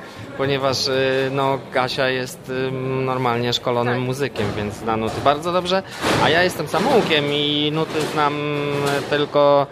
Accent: Lubin, Lower Silesian Voivodeship, Poland; My jesteśmy z Lubina Legnicy

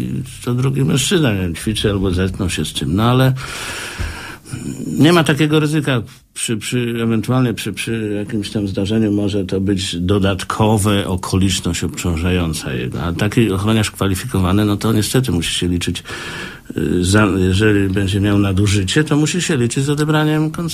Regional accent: Drzonków, Lubusz Voivodeship, Poland; Drzanków to jest moja wioska, gmina Zielona Góra to jest moja gmina, a Zielona Góra to jest moje miasto, prawda?

